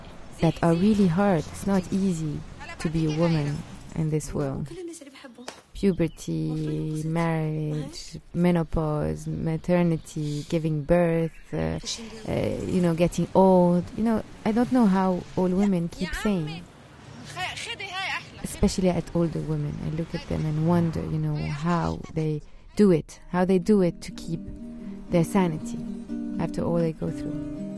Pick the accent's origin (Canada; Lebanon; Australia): Lebanon; I grew up in Lebanon and I was born in a village in the mountains.